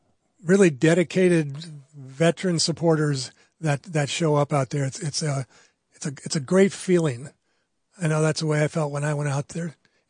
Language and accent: English; Spring Lake, New Jersey, United States; born there; I was born on the Jersey Shore down in Spring Lake